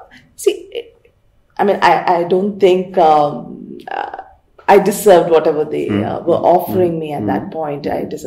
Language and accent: English; Chennai, Tamil Nadu, India; Okay, so I grew up in the south. I'm from Chennai.